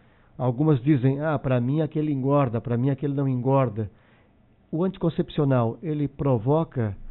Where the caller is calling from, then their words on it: Criciúma, Santa Catarina, Brazil; sou de Criciúma.